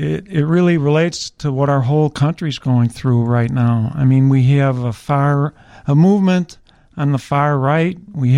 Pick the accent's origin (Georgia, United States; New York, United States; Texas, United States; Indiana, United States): Indiana, United States; born there; I was born in Indiana, although I'm legally female under state and federal law.